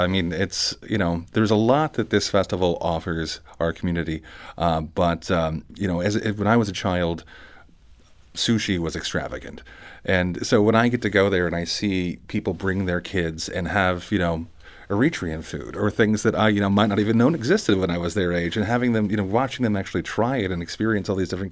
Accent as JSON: {"language": "English", "town": "St. Louis", "region": "Missouri", "country": "United States", "said": "I'm from the St. Louis area, but I moved around in my youth. When I came back to St. Louis City about 20 years ago"}